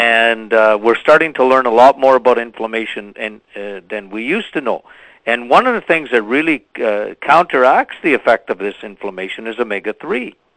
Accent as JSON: {"language": "English", "town": "Timmins", "region": "Ontario", "country": "Canada", "tie": "born or raised there", "said": "My hometown is … hometown."}